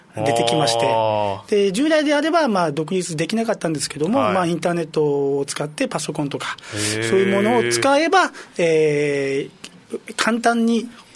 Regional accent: Kyushu, Japan; also born or lived in Tokyo / Osaka / Hyogo / Fukuoka; now in Okinawa, Japan; 僕はもう九州ですね。

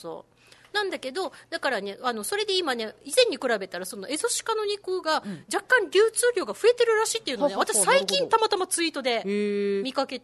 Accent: Kyushu, Japan; いやもともとね、あの私ほら、うん、あの九州の生まれ育ちなので

